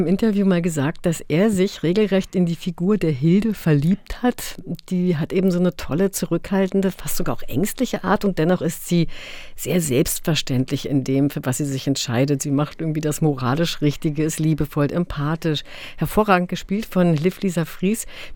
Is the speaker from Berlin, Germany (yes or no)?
yes; West Berlin, Berlin, Germany; Ich komme aus West-Berlin